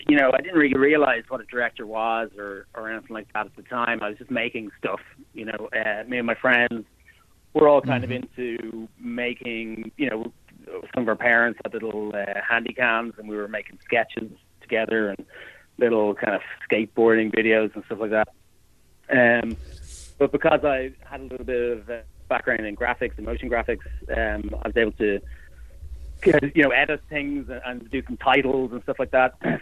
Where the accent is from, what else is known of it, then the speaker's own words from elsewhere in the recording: Dublin, Leinster, Ireland; I grew up in Dublin, and I studied graphic design.